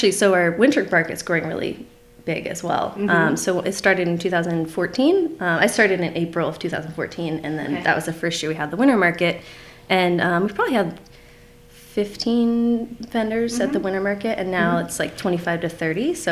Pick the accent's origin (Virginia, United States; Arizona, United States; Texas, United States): Arizona, United States; Prescott; also born or lived in Oregon / Tucson; So I was born and raised here in Prescott.